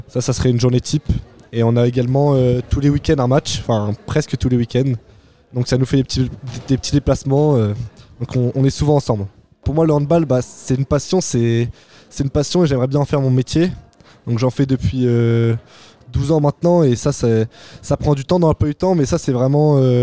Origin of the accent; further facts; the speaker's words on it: Rouen, Normandy, France; Alors bonjour … donc je viens de Rouen, pas du tout de Toulouse.